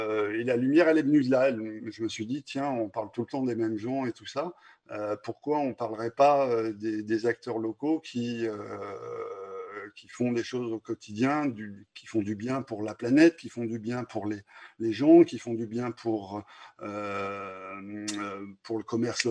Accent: Grenoble, Auvergne-Rhône-Alpes, France; je suis arrivé depuis un an dans la Drôme. Je viens de Grenoble, en fait, même si j'ai des attaches dans la région, à Annonay notamment.

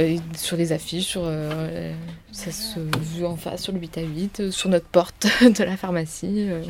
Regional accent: south of France, France; Nous, on vient du sud de la France, donc ça nous change, en fait.

